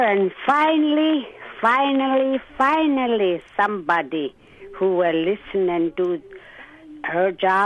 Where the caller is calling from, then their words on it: Alaska, United States; I'm calling from Yuktun, Manukutak, Alaska